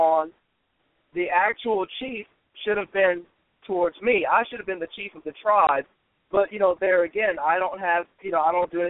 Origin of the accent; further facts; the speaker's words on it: Louisiana, United States; I am from the Homeless Indian tribe from Louisiana.